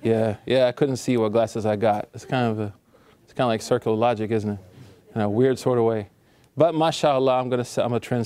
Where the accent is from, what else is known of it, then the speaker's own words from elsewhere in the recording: Oklahoma, United States; I'm from Oklahoma.